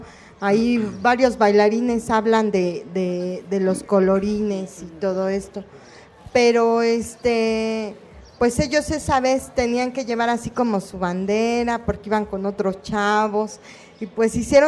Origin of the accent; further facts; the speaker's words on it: Tacuba, Mexico City, Mexico; nosotros somos del barrio de la Huichapan, somos de Tacuba.